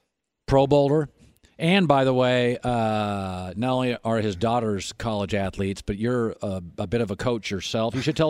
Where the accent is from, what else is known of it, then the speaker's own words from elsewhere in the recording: Seattle, Washington, United States; I try not to be a homer because I'm from Seattle.